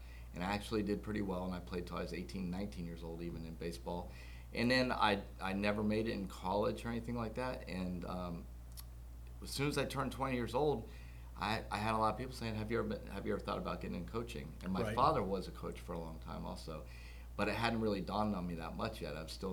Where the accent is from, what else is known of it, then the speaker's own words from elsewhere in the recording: Florida, United States; Growing up, I grew up in Central Florida and was born and raised there basically my whole life